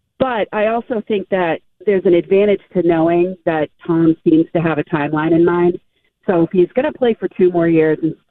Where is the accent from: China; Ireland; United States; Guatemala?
Ireland; I'm Irish